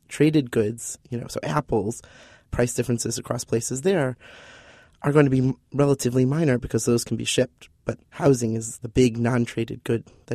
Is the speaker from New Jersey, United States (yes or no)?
no; Cleveland, Ohio, United States; now in Boston, United States; I'm from Cleveland, and moving to Boston was kind of a sticker shock.